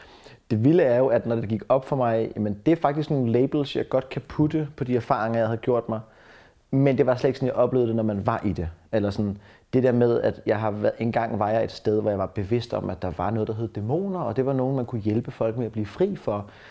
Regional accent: Bornholm, Capital Region of Denmark, Denmark; Jeg voksede op på Bornholm. Det var bare mig og min mor.

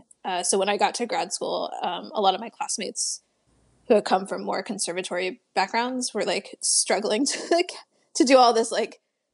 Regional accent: Baltimore, Maryland, United States; So I grew up in Baltimore.

